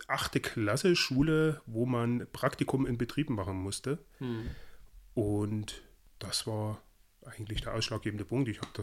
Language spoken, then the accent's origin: German; Bad Brambach, Saxony, Germany; in Bad Brambach zu bleiben, wo ich herkomme, also wo ich herstamme.